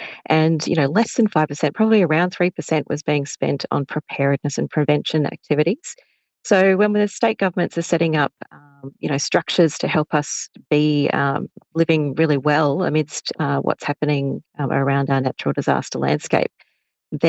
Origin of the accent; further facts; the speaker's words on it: Mauritius; Actually, I'm from Mauritius, Patricia.